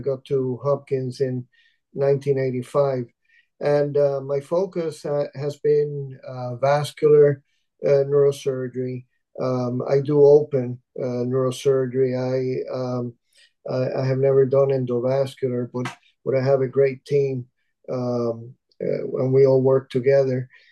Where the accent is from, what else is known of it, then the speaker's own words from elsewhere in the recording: Puerto Rico; moved away as an adult; also born or lived in Cuba; I was born in Cuba and grew up in the Caribbean, mostly Puerto Rico.